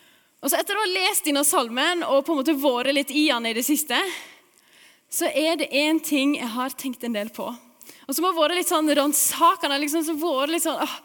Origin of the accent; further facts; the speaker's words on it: Vassenden, Vestland, Norway; Det er sånn typisk hjemme på Vassenden også.